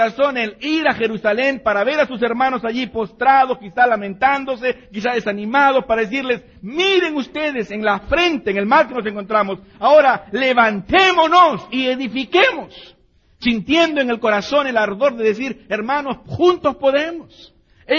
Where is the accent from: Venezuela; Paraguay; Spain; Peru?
Peru; estoy casado con una linda muchacha mexicana, así que soy medio peruano y medio mexicano